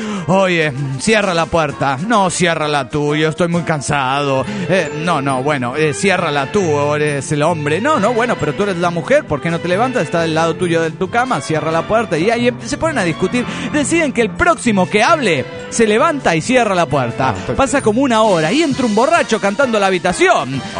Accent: Cochabamba, Bolivia; de Cochabamba, Bolivia.

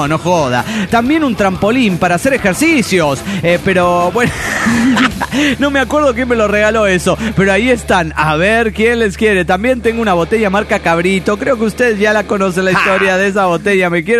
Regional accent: Cancún, Quintana Roo, Mexico; de Cancún, Quintana Roo

